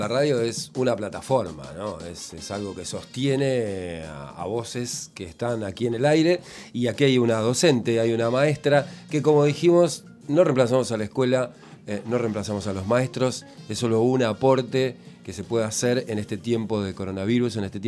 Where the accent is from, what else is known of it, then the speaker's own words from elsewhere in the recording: Casilda, Santa Fe, Argentina; born there; porque yo nací en Santa Fe, zona Casilda, y se seca todo, todo, todo, parece un desierto y después se inunda todo de golpe